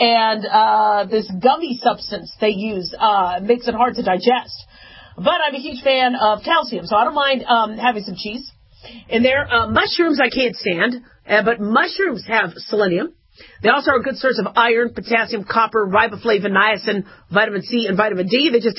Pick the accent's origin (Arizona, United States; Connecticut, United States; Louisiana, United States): Arizona, United States; now in Nevada, United States; I live in Nevada. You know, I grew up in Arizona.